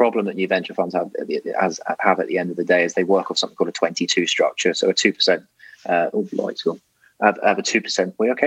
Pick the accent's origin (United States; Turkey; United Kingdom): United Kingdom; I'm British.